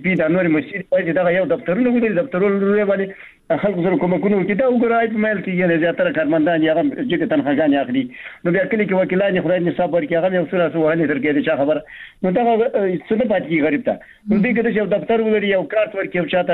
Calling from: Baghlan, Afghanistan; بغلان مې تماس نیولې

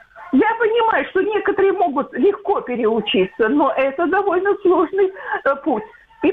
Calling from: Dnipro, Dnipropetrovsk Oblast, Ukraine; Это Днепр

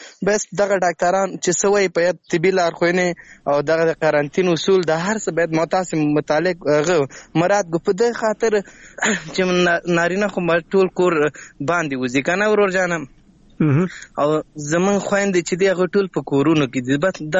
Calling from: Laghman, Afghanistan; اړیکه مې له لغمان څخه نیولې ده.

